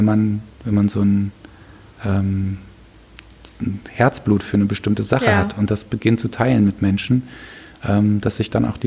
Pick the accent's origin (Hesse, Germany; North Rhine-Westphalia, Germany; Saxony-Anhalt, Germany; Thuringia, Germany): Hesse, Germany; Falkenberg; Nee, wir kommen aus Falkenberg. Ja, das ist doch hier bei Berlin. Nee, das nee, Falkenberg nee. In Hessen.